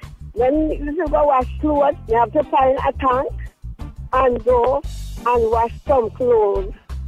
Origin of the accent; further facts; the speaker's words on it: Mosquito Hill, Jamaica; I come from Mosquito Hill.